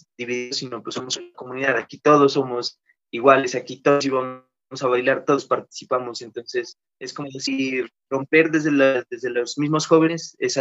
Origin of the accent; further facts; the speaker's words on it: Ipiales, Nariño, Colombia; yo soy de Ipiales, pero en Ipiales tenemos, como decir, nuestras formas de comer, nuestras formas de vida